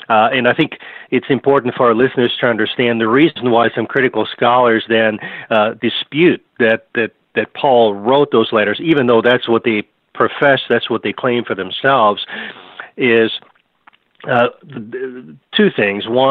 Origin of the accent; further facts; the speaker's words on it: Vienna, Austria; I'm originally from Vienna, Austria.